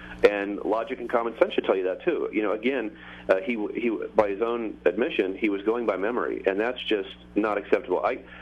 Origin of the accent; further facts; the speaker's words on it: California, United States; born there; I was born in Southern California. My earliest memories are of the Mansons and the Zodiac.